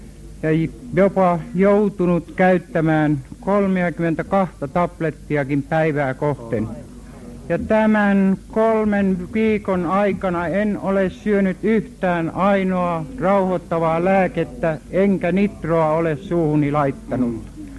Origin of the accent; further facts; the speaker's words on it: Kalajoki, North Ostrobothnia, Finland; ja Kalajan kunnasta. Kotikuntani on Kalajoki